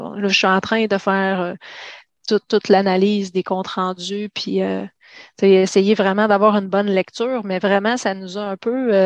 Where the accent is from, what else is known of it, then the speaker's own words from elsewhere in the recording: Quebec, Canada; Moi, je suis originaire de la Mauricie.